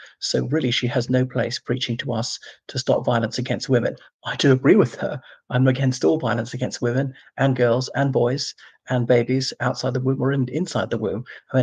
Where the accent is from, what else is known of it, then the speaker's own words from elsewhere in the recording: Ireland; One of the things that made me proudest as an Irishman, as until recently, were the moral tutors of the Occident, in that we actually cherished our children and kept them safe.